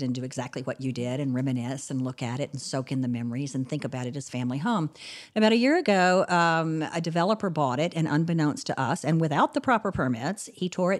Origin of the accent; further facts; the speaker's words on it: DeRidder, Louisiana, United States; No, what happened was I grew up in DeRidder, Louisiana, and my grandmother's house was a big old red brick house on Pine Street